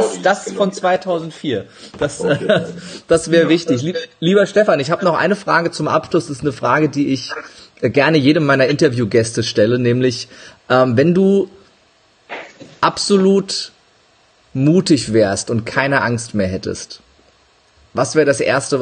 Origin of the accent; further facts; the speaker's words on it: Frankfurt, Hesse, Germany; Jetzt war ich als Frankfurter nicht um die Ecke